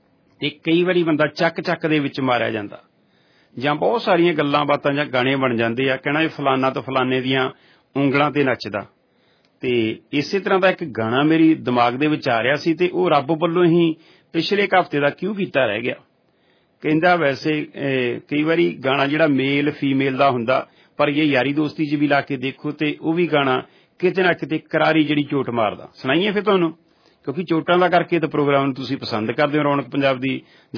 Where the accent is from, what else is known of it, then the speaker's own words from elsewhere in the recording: Kapurthala, Punjab, India; ਸ਼ੁਰੂ ਤੋਂ ਅਸੀਂ ਪੰਜਾਬ ਦੀ ਧਰਤੀ ਕਪੂਰਥਲੇ ਤੋਂ